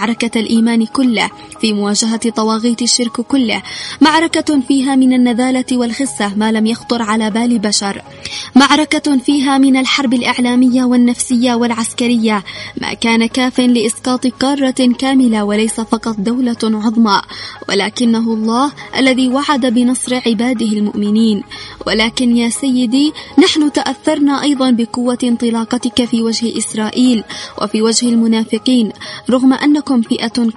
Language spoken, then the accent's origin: Arabic; Yemen; نقول له من اليمن